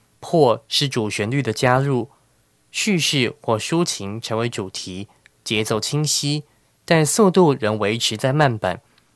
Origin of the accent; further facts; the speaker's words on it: Taiwan; 即使我是土生土长的台湾人，却大老远跑到英国去了解日本。